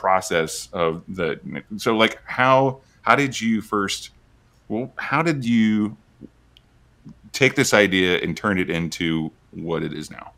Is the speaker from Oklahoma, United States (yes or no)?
yes; Oklahoma, United States; I'm originally from Oklahoma, and we would just road trip from there, once or twice a year.